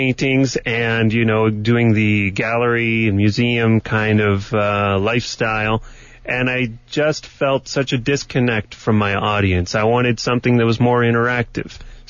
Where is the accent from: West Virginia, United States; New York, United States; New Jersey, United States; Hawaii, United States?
New York, United States; I'm from upstate New York.